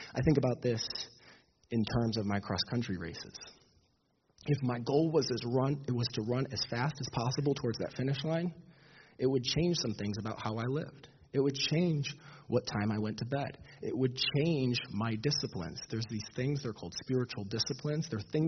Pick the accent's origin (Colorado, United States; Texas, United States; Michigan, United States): Michigan, United States; Petoskey; I remember growing up in Petoskey, Michigan.